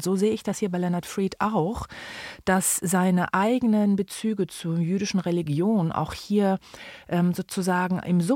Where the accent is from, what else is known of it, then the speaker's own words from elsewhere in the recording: Bonn, North Rhine-Westphalia, Germany; Als Bonner Kind ist das eine Sache, dass der Rhein mich sowieso immer sehr bewegt.